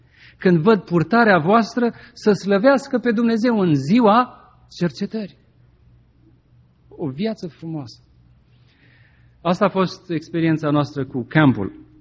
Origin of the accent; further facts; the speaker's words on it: Romania; now in Los Angeles, United States; Noi am zis, din Los Angeles. Dar prima dată am venit din Europa, din România.